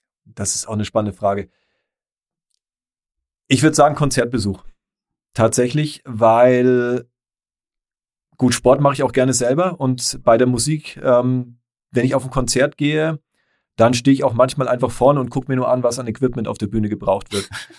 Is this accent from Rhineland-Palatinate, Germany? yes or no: no; North Rhine-Westphalia, Germany; born there; Ich bin gebürtiger Rheinländer. In der Nähe von Köln geboren